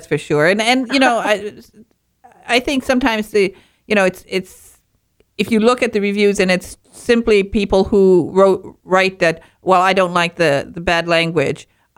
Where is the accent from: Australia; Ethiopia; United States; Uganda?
United States; Michigan; Yeah, I come from Northern Michigan. And and so that was a favorite pie up there because of course we grew the most wonderful strawberries.